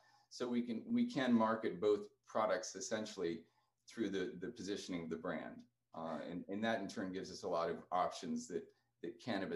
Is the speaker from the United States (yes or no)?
yes; California, United States; that's going to premiere in California. That's my home state.